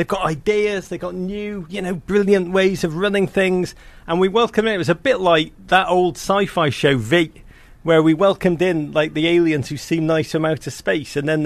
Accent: Liverpool, North West England, United Kingdom; I grew up in Liverpool in the 1980s. It's the greatest city in the world.

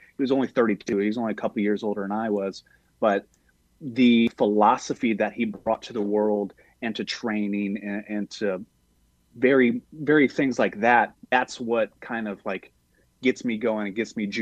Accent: Brownsburg, Indiana, United States; Well, I'm born and raised in Brownsburg.

